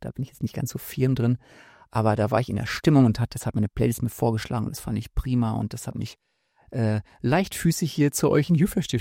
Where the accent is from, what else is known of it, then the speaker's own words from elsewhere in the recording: Osnabrück, Lower Saxony, Germany; Ich weiß, in Münster fährt man Fahrrad, aber ich komme aus Osnabrück, da muss ich ein bisschen weiter fahren.